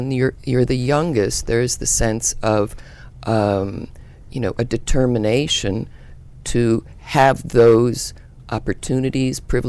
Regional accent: Yalesville, Connecticut, United States; Yalesville, Connecticut, very rural part of Connecticut.

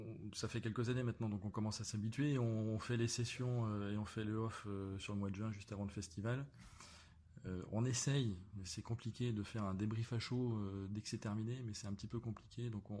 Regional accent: Nantes, Pays de la Loire, France; Moi, je suis arrivé en 2008, même si je suis nantais, je connaissais pas Clisson.

